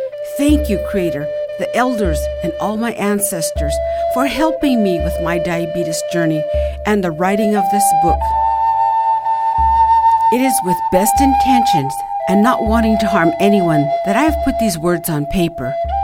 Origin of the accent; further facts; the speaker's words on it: Bishop, California, United States; I come from, Bishop … I come from the Owens Valley Paiutes.